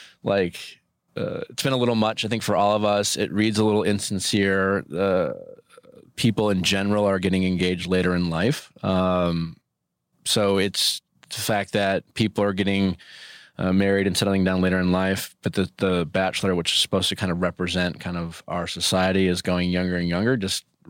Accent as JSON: {"language": "English", "town": "Milwaukee", "region": "Wisconsin", "country": "United States", "tie": "born or raised there", "said": "My friends I grew up with in Milwaukee"}